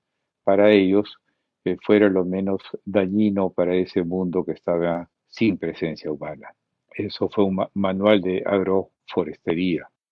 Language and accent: Spanish; Peru; siendo peruano, pudiera dar opinión sobre el libro